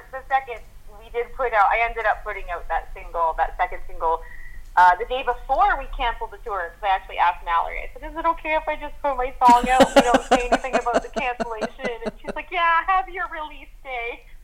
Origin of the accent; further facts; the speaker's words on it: Ontario, Canada; I'm from Lake Simcoe in Ontario.